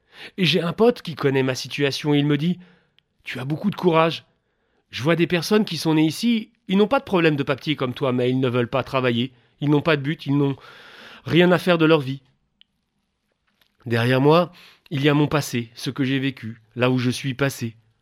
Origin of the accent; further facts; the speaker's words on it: Senegal; now in Persan, France; Je suis parti du Sénégal fin 2013 et je suis arrivé en 2014 en France.